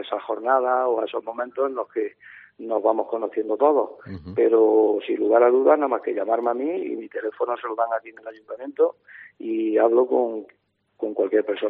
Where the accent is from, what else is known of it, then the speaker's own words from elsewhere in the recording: Andalusia, Spain; somos muy andaluces y muy orgullosos de serlo